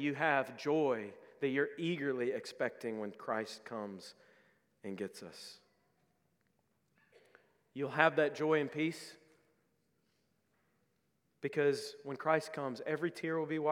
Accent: the South, United States; Now, I'm an American. I grew up in the South, conservative, Bible Belt country.

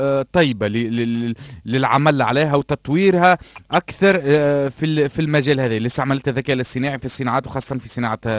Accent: Tunisia; اليوم إذا كان بالإمكانيات اللي عندنا في تونس

